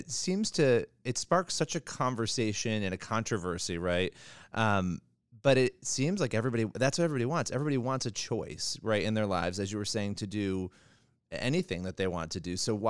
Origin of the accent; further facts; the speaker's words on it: Rochester, New York, United States; I grew up in Rochester, New York